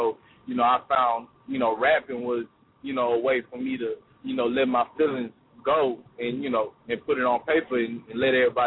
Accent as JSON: {"language": "English", "town": "Lafayette", "region": "Louisiana", "country": "United States", "said": "Like, I'm from Louisiana. You know what I mean? So I hold it down for Lafayette, Louisiana, and the whole Louisiana movement."}